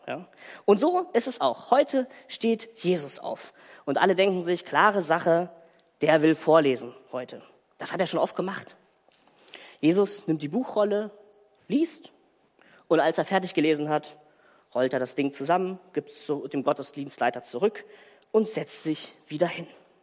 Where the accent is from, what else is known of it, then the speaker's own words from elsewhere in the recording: Southern Germany, Germany; accent: southern German dialect; Ja, ich entschuldige mich für meine süddeutsche Mundart.